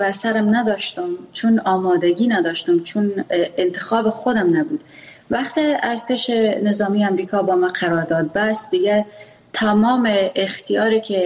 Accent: Afghanistan; first language Pashto; Persian is a second language; چون من زبان مادریم پشتو است

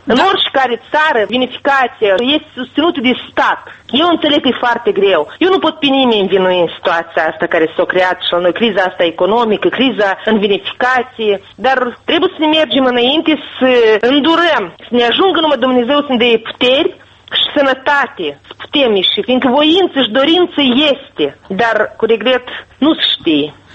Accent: Moldova; Noi toți suntem moldoveni și tot avem o mândrie de moldoveni

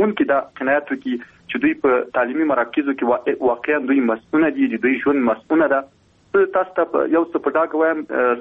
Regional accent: Logar, Afghanistan; زه خپله د لوګر ولایت یم،

